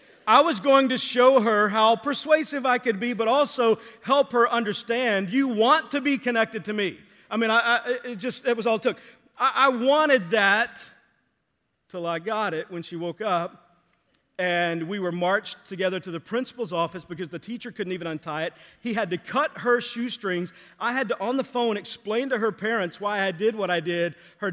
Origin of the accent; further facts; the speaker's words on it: Texas, United States; I grew up in Texas, and you were taught to obey teachers, and if not, they brought the pain.